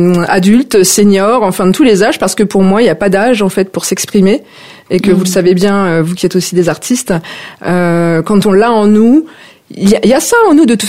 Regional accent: Normandy, France; now in Villejuif, France; j'habite en région parisienne, dans le sud de Paris, à Villejuif. Je suis originaire de Normandie, donc j'ai 47 ans

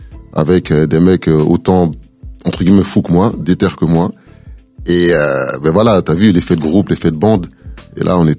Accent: Sarcelles, Île-de-France, France; quand j'étais à Sarcelles, parce que moi, je suis originaire de Sarcelles.

